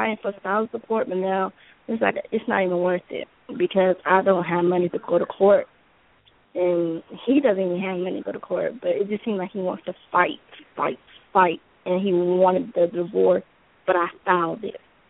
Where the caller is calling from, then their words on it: Georgia, United States; Hi, this is … from Georgia.